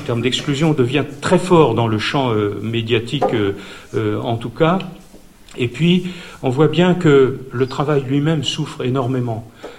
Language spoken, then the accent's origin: French; Saint-Nazaire, Pays de la Loire, France; Moi, j'étais originaire de Saint-Nazaire